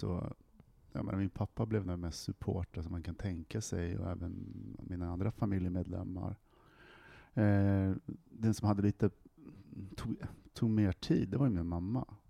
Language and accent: Swedish; Västerås, Västmanland County, Sweden; i Västerås där jag kommer ifrån. Plötsligt så har liksom man tappat halva språket.